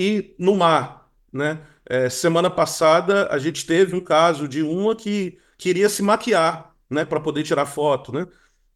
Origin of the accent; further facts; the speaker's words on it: Minas Gerais, Brazil; now in Rio de Janeiro, Brazil; Eu sou mineiro